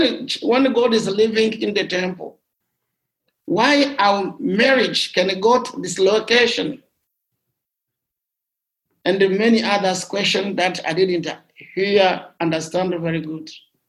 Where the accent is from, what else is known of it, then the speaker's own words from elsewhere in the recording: Fizi, South Kivu, DR Congo; born there; English is a second language; So I was born in Congo, in Fizi, Eastern DRC, in 1968.